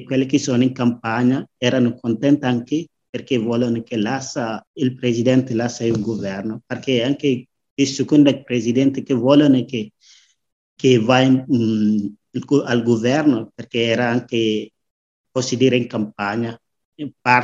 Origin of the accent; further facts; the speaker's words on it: Senegal; Italian is a second language; come nel mio paese, nel mio villaggio, nessuno ha fatto una manifestazione. Solo guardando solo TV, quelle che si sedono in Senegal, a Dakar, il grande capitale